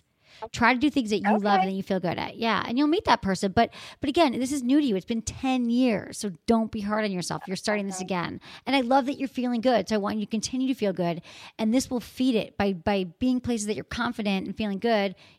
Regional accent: Michigan, United States; born or raised there

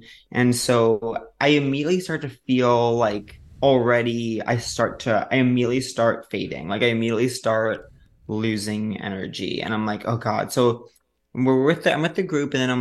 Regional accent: New York City, New York, United States; I don't even know how he knew I was from New York.

